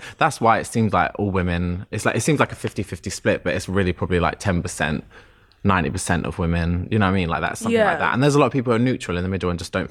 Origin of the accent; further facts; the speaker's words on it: London, United Kingdom; growing up in London, your spidey senses go